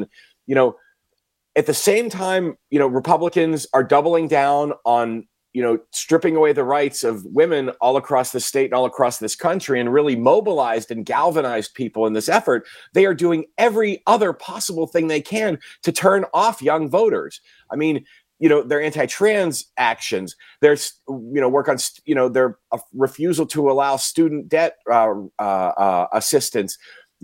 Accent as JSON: {"language": "English", "region": "Wisconsin", "country": "United States", "said": "And I'm from Dane County"}